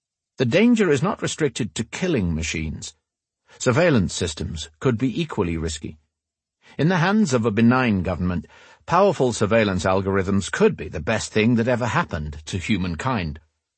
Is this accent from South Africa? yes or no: no; Israel; ranging from the United States to my home country, Israel.